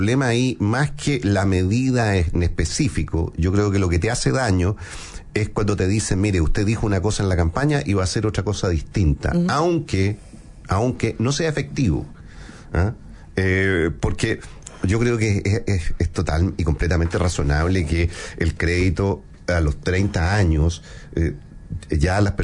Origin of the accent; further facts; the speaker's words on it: Chile; como chileno, digamos